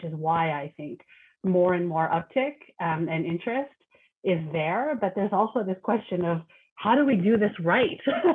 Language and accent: English; Canada; inherent to my culture as a Filipina who grew up in Canada.